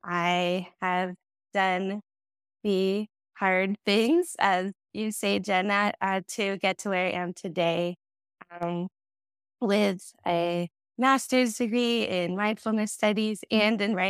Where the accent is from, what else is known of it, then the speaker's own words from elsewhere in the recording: Toronto, Ontario, Canada; now in Ventura, United States; I am originally from Toronto, Canada, and now find myself in Ventura, California, which is in Southern California.